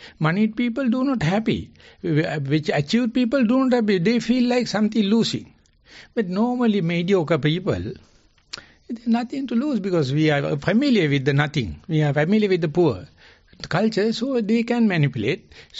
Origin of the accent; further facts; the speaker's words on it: Sri Lanka; English is a second language; I am just bumpkin from Sri Lanka.